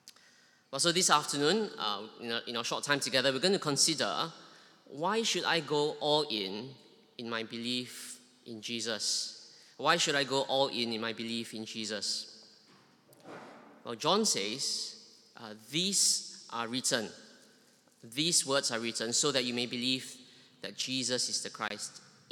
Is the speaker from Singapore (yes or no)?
yes; Singapore; now in London, United Kingdom; I'm not sure whether you can tell from my accent. I'm originally from Singapore. I moved over with my family about 2 years ago.